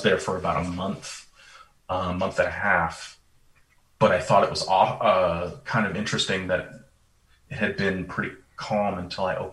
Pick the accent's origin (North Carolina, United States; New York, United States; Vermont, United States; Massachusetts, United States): Vermont, United States; You know, I grew up in Vermont. The mountains tend to mitigate the storms